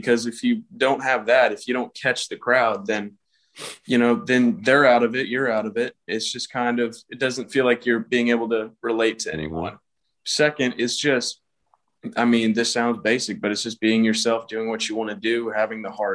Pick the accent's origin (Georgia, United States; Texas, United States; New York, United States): Georgia, United States; Atlanta; I'm from Atlanta, Georgia, actually.